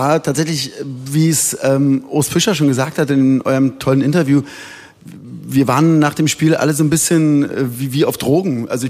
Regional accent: Köpenick, Berlin, Germany; born there; Na, erstmal bin ich geboren in Köpenick

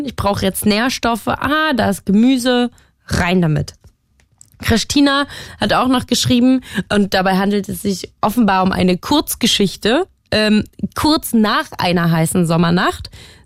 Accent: Leipzig, Saxony, Germany; ich komme ja ursprünglich aus Leipzig, habe da in einer Dachgeschosswohnung gewohnt, sehr, sehr lange.

